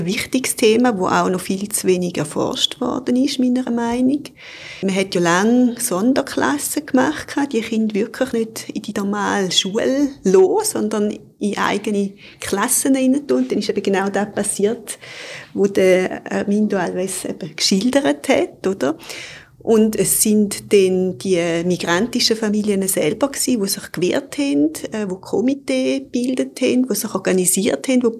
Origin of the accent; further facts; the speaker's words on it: Eastern Switzerland, Switzerland; Und ich bin jetzt zum Beispiel in der Ostschweiz aufgewachsen, so in einem Dorf von 3000 Einwohnern. Ich bin auch Ende der 70er Jahre auf die Welt gekommen.